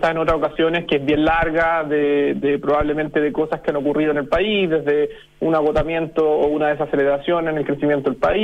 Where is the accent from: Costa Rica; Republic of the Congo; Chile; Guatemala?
Chile; uno probablemente también como chileno